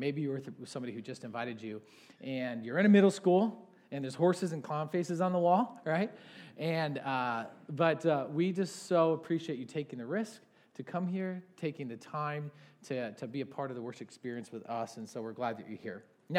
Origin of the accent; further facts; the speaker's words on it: Michigan, United States; I was raised in Michigan, bought a house in Michigan